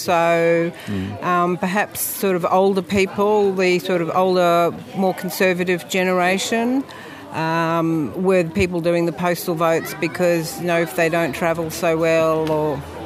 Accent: Queensland, Australia; I'm from Queensland, and for a large part of my life

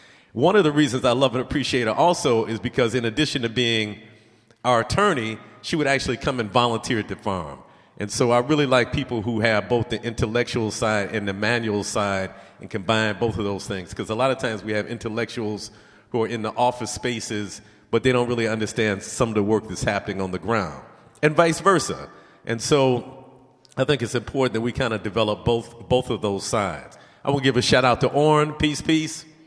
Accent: Detroit, Michigan, United States; So I'm from Detroit. And I don't know if y'all know folks from Detroit, but we like unapologetically loyal to Detroit.

